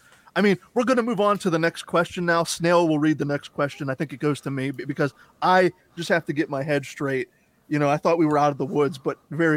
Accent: United States; now I'm an American and I could be butchering this

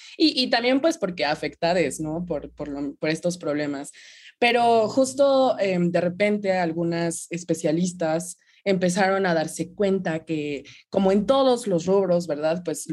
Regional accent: State of Mexico, Mexico; soy acuario, vengo del Estado de México

